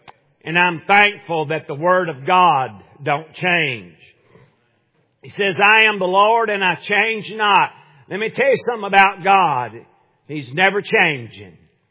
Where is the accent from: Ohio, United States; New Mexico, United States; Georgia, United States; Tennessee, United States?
Tennessee, United States; I was raised in Middle Tennessee.